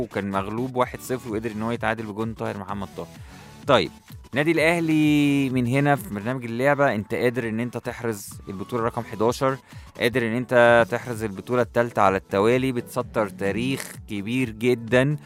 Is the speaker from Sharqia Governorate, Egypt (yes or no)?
no; Cairo, Cairo Governorate, Egypt; لو الماتش كان عندنا في القاهره كان ممكن يوصل ل 15000 جنيه